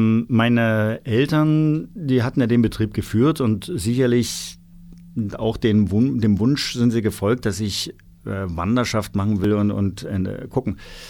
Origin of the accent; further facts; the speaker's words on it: East Germany, Germany; Ich bin ja auch noch Ostdeutscher gewesen